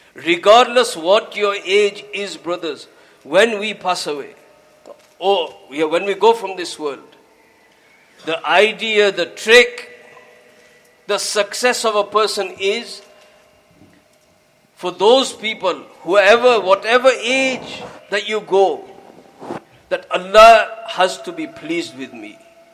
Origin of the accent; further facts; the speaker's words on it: Blackburn, North West England, United Kingdom; I had a very, very good friend of mine who I grew up with in Blackburn.